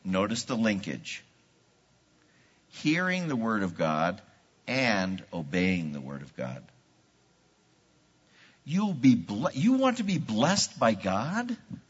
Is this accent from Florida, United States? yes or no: yes; Florida, United States; I grew up in Central Florida. And in Central Florida, where I grew up, there was orange groves everywhere.